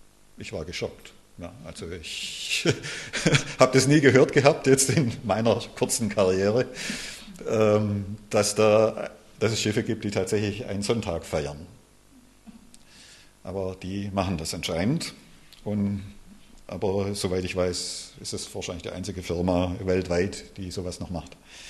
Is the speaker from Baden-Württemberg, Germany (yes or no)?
yes; Baden-Württemberg, Germany; ich bin ja Schwabe